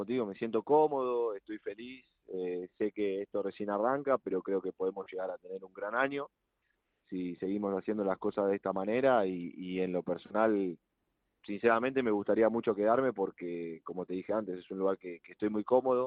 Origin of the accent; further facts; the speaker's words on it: Argentina; now in Spain; para uno como argentino la verdad que es mucho más fácil